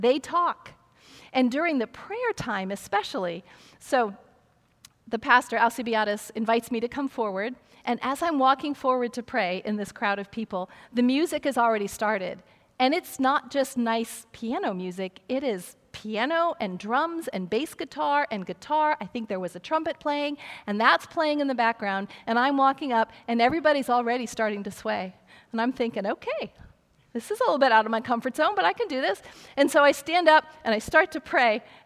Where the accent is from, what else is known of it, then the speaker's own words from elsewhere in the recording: Ohio, United States; I'm from Ohio. You know, what do I do now?